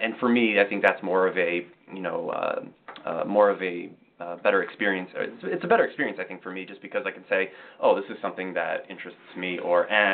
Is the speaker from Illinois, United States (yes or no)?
yes; Chicago, Illinois, United States; we're from Chicago, so I think we're a little bit, you know, stick our nose up in the air when it comes to quality of pizza.